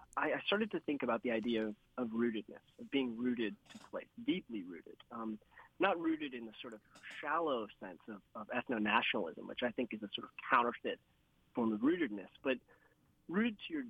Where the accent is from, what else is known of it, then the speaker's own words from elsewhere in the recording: United States; now in Canada; You know, I'm from the States and I live in Canada. My parents are from Texas, but, you know, they'd moved to Illinois.